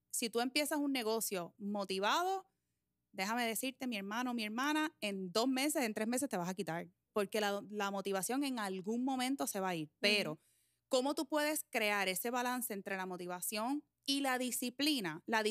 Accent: Puerto Rico; porque como buenos puertorriqueños muchas veces no las comemos

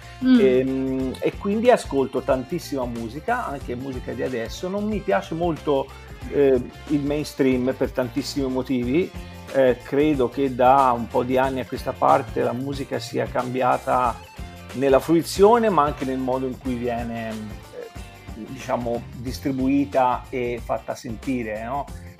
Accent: Pisa, Tuscany, Italy; now in England, United Kingdom; Sono un toscano doc, sono nato a Pisa e ci sono stato fino a quando non ho cominciato a viaggiare in modo più stabile, ecco.

